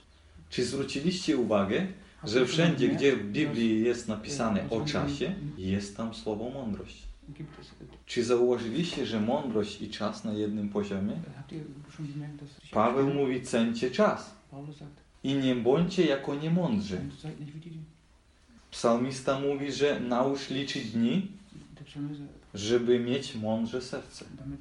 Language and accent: Polish; Ukraine; Polish is a second language; U nas na Ukrainie starych ludzi, dużo starych ludzi, oni zgubili się w czasie.